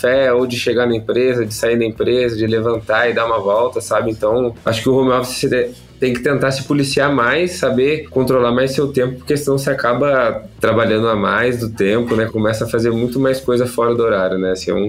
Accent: São José dos Campos, São Paulo, Brazil; Sou de São José dos Campos aqui, não tem nenhuma sede da Ambev Tech por perto, eu sou total remoto

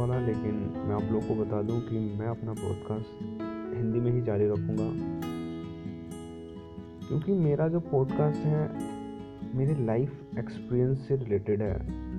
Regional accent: Gorakhpur, Uttar Pradesh, India; और मैं उत्तर प्रदेश के गोरखपुर से बिलोंग करता हूँ। मेरा जन्म बहुत ही गरीब परिवार में हुआ था।

